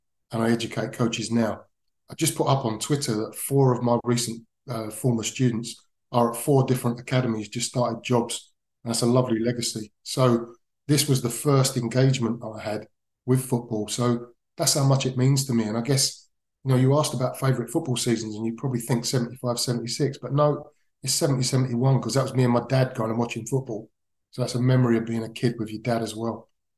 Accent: London, United Kingdom; I was brought up in Islington

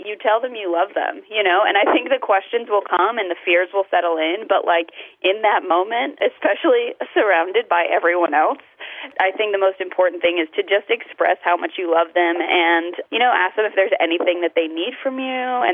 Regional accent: the South, United States; I'm from the South, so it was a little nerve-wracking, but I was also at a liberal arts college, so I had a huge support.

